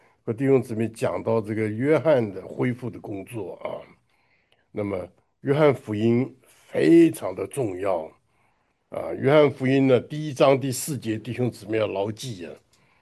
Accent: China; 真的是，我们中国人讲是无药可救的了，对不对啊？

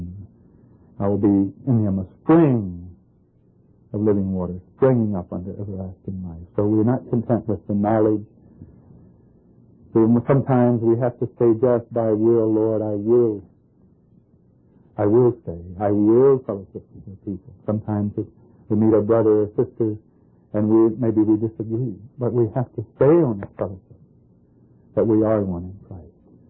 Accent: Bowie, Maryland, United States; I come from Bowie, Maryland, where a couple of families of us there.

